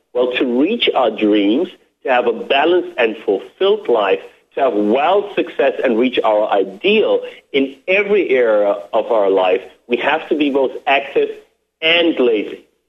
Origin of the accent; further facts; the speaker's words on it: Germany; now in United States; I grew up in Germany before I came to the U.S. and went to school and university in the U.S.